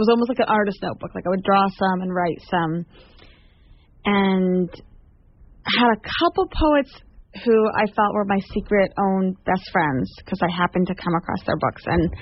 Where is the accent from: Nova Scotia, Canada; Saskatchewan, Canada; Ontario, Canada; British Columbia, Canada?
Nova Scotia, Canada; Halifax; now in United States; Yes, I was born and raised in Halifax, Nova Scotia.